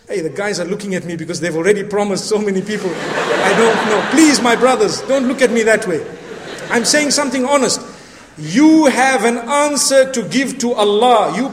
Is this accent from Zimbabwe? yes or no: yes; Zimbabwe; Luckily, I come from Zimbabwe.